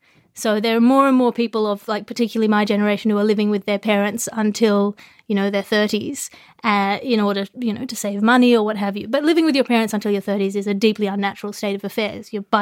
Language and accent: English; Australia; In Australia.